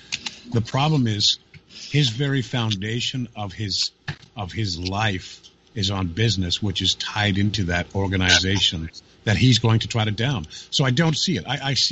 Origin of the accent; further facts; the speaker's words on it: Canada; Canada's solution, speaking as a Canadian, is very simple.